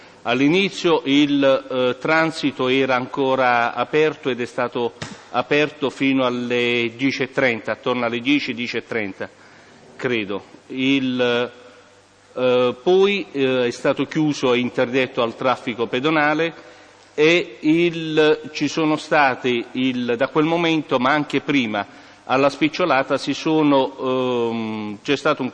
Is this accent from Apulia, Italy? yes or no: yes; Barletta, Apulia, Italy; born there; Sono nato a Barletta, 17-1-52.